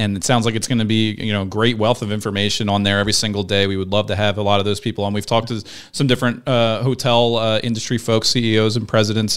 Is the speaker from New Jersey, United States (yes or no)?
yes; New Jersey, United States; I'm from South Jersey myself, grew up around Philly, and even people in Philadelphia say that about New York.